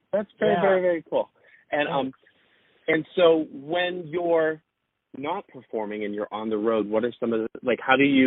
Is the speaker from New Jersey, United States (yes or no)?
no; Massachusetts, United States; accent: Massachusetts; I've done a pretty good job of hiding my Massachusetts accent, but it comes out